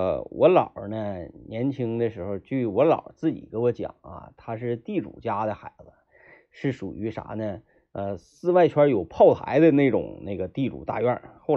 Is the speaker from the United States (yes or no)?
no; 弯沟, China; 我从小在那块儿，我呢是在弯沟在那儿出生的，是啥呢，在当地的那个一个接生婆，哎，给我接生的。